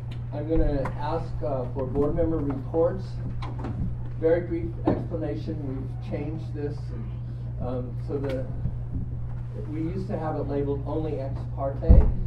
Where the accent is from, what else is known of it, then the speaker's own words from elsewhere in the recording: McKinleyville, California, United States; I'm from McKinleyville.